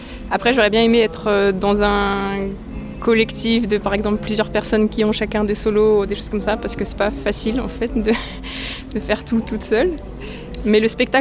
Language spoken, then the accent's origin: French; Auvergne-Rhône-Alpes, France; Moi, je viens de Savoie, mais je suis souvent... je fais du cirque à Genève.